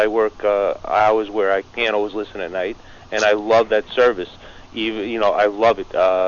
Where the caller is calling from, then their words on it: New York, United States; I'm calling from New York.